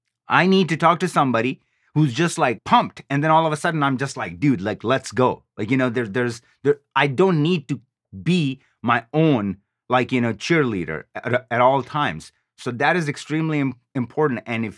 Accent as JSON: {"language": "English", "country": "Pakistan", "said": "I would be working at a gas station or driving a cab, because I'm from Pakistan."}